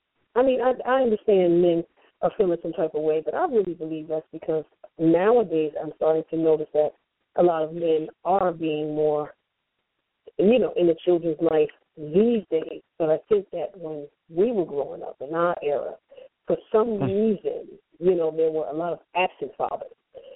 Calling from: New Jersey, United States; Hey, everybody, it's … calling from Jersey.

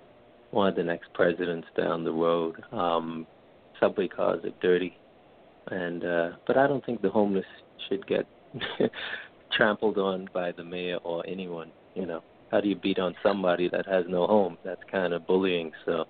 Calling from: New York, United States; New York.

